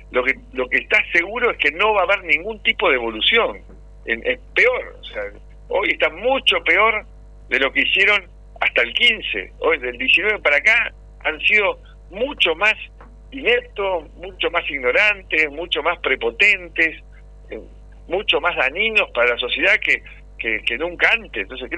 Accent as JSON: {"language": "Spanish", "country": "Argentina", "said": "finalmente somos todos argentinos"}